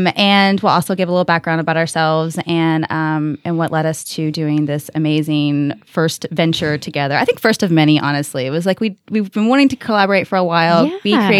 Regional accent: Louisville, Kentucky, United States; We are coming from Louisville, Kentucky.

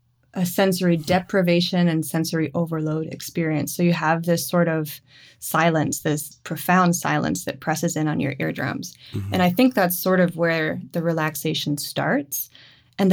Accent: Moncton, New Brunswick, Canada; My family is in Moncton. So we grew up in and around Moncton, and I've spent loads of time in St. John.

